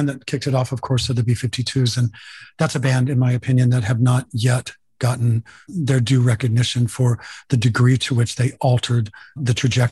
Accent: Georgia, United States; born there; also born or lived in various places as an army child; My father was in the army, so I traveled my whole life with him. He was in Vietnam twice. He was in Korea once during my lifetime. And we would pick up and move every couple of years. So I was born in Georgia.

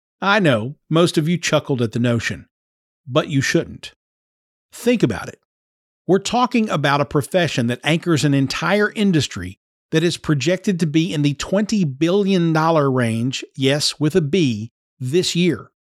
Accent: Kentucky, United States; Kentucky to the World. It's an economic development and education organization in my home state

